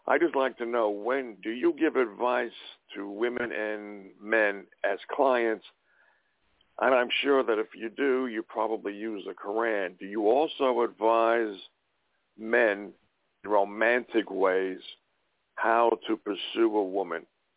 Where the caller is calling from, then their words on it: Montana, United States; I'm calling from Montana.